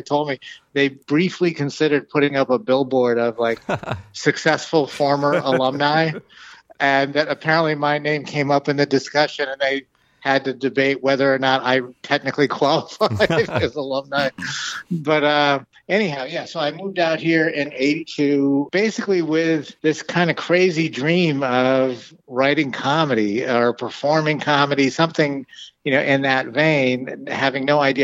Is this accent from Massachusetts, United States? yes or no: yes; West Springfield, Massachusetts, United States; moved away as an adult; Yeah, I came out here from West Springfield, Massachusetts. No connection to The Simpsons.